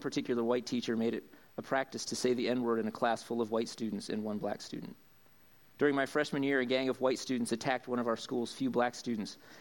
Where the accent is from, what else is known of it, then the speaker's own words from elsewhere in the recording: Mifflinburg, Pennsylvania, United States; moved away; also born or lived in East Tennessee; growing up in Mifflinburg in the late, early mid-70s, there was one person of color family in Mifflinburg that I knew